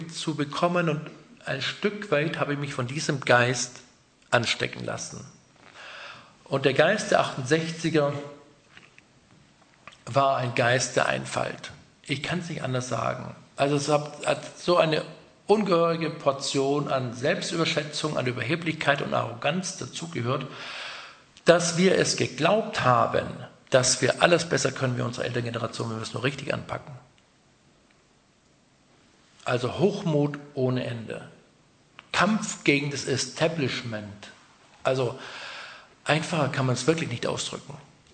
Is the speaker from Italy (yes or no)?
no; Memmingen, Bavaria, Germany; born there; Genau am 25. September 1950. Die ersten paar Tage durfte ich in Bayern verbringen, im Krankenhaus in Memmingen nämlich. Aber dann aufgewachsen bin ich ja doch auf der württembergischen Seite der Iller. Die Iller ist ja dort die Grenze.